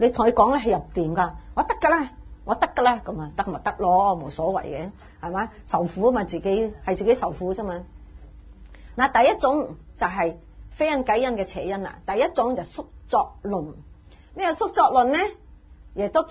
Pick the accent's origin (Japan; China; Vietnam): China; 嗱，我哋中国人中意讲听天由命。